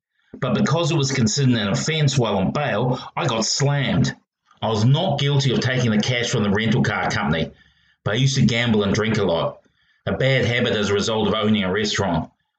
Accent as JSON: {"language": "English", "country": "Australia", "said": "But being Australian, and especially the involvement of this particular detective, I'm not getting my hopes up."}